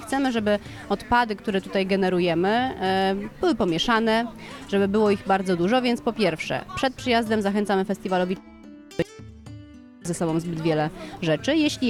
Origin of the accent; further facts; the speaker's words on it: Końskie, Świętokrzyskie Voivodeship, Poland; now in Warsaw, Poland; Ja na co dzień mieszkam w Warszawie. Pochodzę z Końskich, więc też mała miejscowość nie jest mi obca.